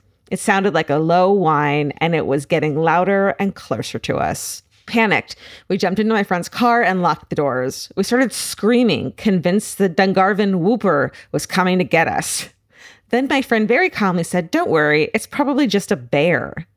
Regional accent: Renous, New Brunswick, Canada; The legend was even taken seriously enough that a Catholic priest from my hometown of Renous?

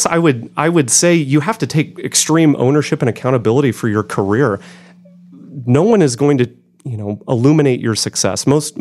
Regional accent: Salem, United States; One of my best friends is a dentist in my hometown of Salem.

